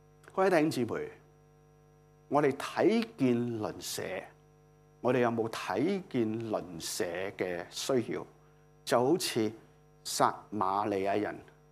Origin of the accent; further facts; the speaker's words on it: Hong Kong; We are Hong Kong， 我係香港人。